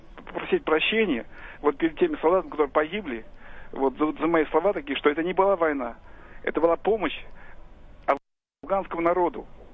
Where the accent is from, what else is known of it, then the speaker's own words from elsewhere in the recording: Ryazan, Ryazan Oblast, Russia; Тем более, я из Рязани, в Рязани стоял полк, который принимал участие.